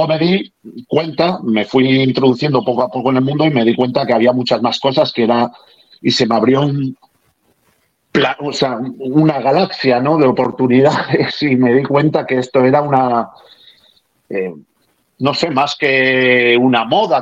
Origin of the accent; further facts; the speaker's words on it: Salamanca, Castile and León, Spain; imagínate a Salamanca, vienen todavía con un poquito, que yo soy de Salamanca, venían con un poquito más de retraso.